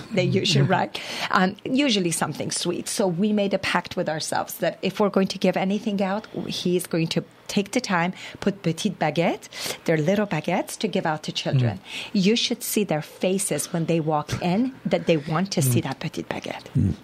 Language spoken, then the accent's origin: English; France; Growing up in France, it's interesting because we went back end of November back to Paris, and I went back to some of the bakeries I used to, as a kid, walk around and eat their baguettes.